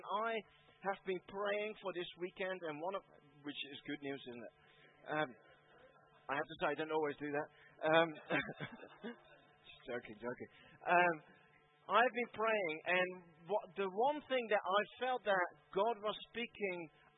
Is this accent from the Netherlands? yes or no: yes; Netherlands; So I'm not from South Africa. I love South Africa. I'm from the Netherlands. Beautiful country.